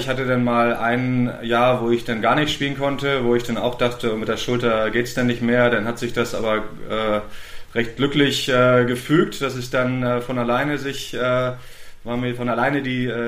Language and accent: German; Quickborn, Schleswig-Holstein, Germany; Ich komme aus Quickborn, das ist Schleswig-Holstein.